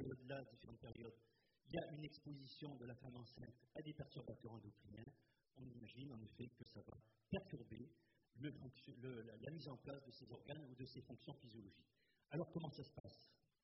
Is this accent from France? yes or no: yes; Marseille, Provence-Alpes-Côte d'Azur, France; Je suis marseillais, pourtant.